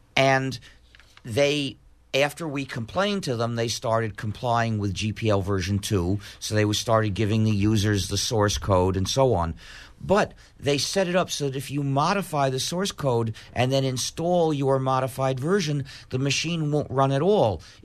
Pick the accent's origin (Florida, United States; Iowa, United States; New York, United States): New York, United States; Manhattan; now in Cambridge, United States; I grew up in Manhattan, and I reside officially in Cambridge, Massachusetts.